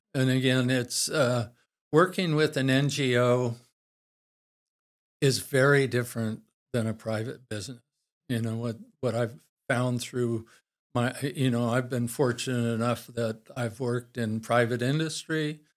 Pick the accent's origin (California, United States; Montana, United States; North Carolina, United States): California, United States; San Luis Obispo; born there; An old family friend, I was born in San Luis Obispo.